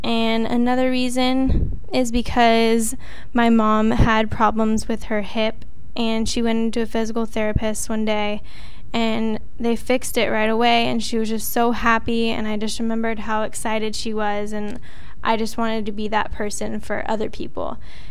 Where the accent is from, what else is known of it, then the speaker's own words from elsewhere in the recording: Irvine, California, United States; I grew up in Irvine with my family.